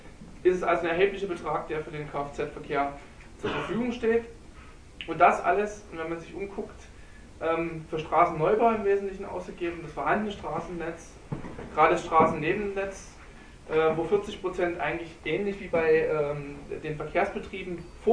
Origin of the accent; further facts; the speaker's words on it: Dresden, Saxony, Germany; Und das Zweite ist für mich auch nochmal wichtig als Dresdner